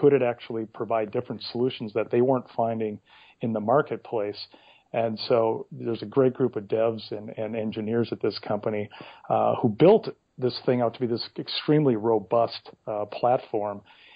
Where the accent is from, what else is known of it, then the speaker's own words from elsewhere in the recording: Minneapolis, Minnesota, United States; also born or lived in Seattle; Prior to that, I'm actually from Minneapolis and worked for Fox and et cetera.